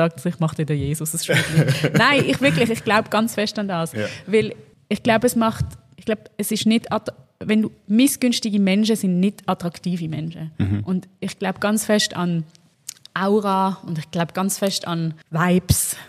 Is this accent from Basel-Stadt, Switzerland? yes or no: yes; Basel, Basel-Stadt, Switzerland; Es gibt ein Projekt, das ist in meiner Heimatstadt in Basel.